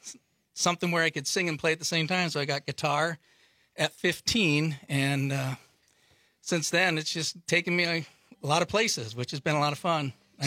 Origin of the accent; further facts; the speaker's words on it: Missouri, United States; also born or lived in Kentucky; now in Madison, United States; I've lived in Madison since 1991. I grew up in small towns in Missouri. I was born in Kentucky, and I had a mom who sang.